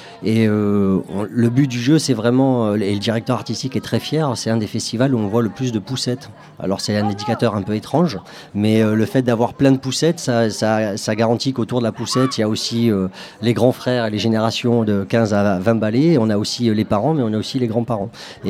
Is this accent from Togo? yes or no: no; Marseille, Provence-Alpes-Côte d'Azur, France; moi je suis marseillais